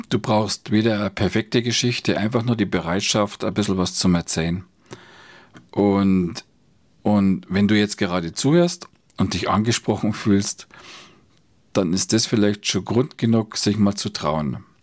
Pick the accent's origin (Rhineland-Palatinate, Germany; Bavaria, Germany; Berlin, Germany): Bavaria, Germany; Bayrischzell; hat sich der Blick auf meine Heimat komplett verändert